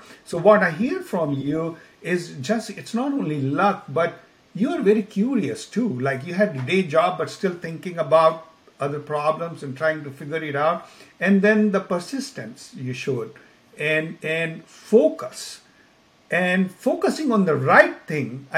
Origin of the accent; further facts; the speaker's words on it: India; Like, I come from India, where you have, you know, 1.2 billion people.